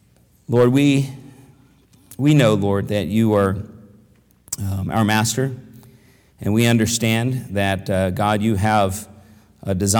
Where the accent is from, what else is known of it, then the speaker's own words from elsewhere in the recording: Arlington, Virginia, United States; But I was from Arlington. Now, Arlington, we probably had 40, 50 kids to choose from.